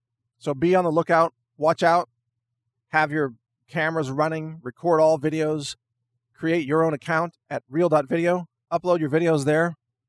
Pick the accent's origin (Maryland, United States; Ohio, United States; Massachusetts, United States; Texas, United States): Texas, United States; I'm the founder of real.video. I'm a Trump supporter. I'm an American and a Texan, a Second Amendment supporter, and also a food scientist.